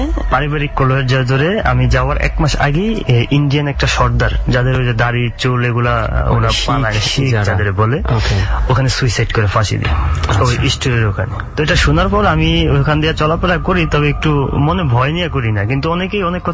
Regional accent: Chandpur, Chittagong Division, Bangladesh; now in Oman; আমার বাড়ি চাঁদপুরে, আমি ওমানে থাকি।

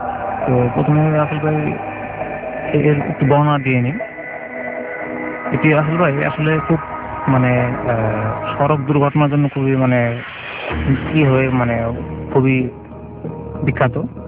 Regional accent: Dhaka, Dhaka Division, Bangladesh; আমি যাত্রাবাড়ি সোনাপাড়া থেকে এসেছি।

